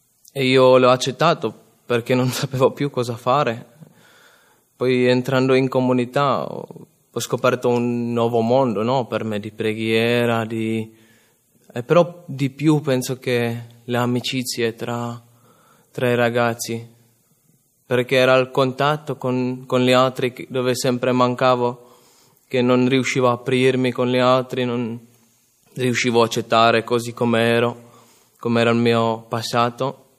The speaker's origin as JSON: {"language": "Italian", "country": "Czechia", "second_language": "Italian", "said": "vengo dalla Repubblica Ceca."}